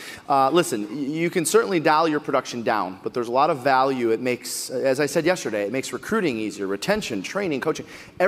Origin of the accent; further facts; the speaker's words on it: Detroit, Michigan, United States; Which is fascinating to me because, first of all, I grew up in Detroit.